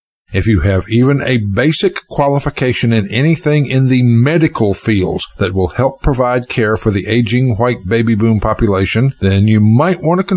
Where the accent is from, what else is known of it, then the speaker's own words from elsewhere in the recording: Chapel Hill, North Carolina, United States; I grew up in Chapel Hill.